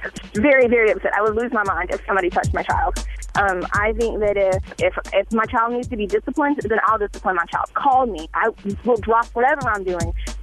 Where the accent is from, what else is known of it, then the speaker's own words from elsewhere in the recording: Georgia, United States; I grew up in South Georgia.